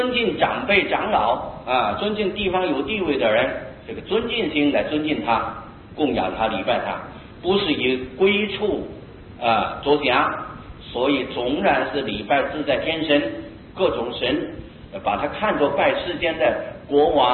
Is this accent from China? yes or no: no; Taiwan; 就像我们台湾人